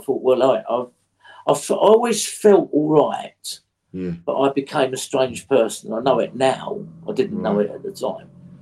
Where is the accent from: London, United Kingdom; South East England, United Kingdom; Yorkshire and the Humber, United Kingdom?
South East England, United Kingdom; Whitstable; When I did the show, the one I filmed in my hometown in Hastings, Whitstable.